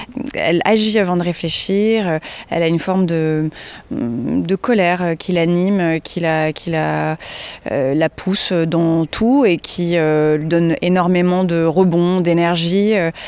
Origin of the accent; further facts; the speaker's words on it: south of France, France; now in Paris, France; Moi, je viens du Sud à la base. Je vis à Paris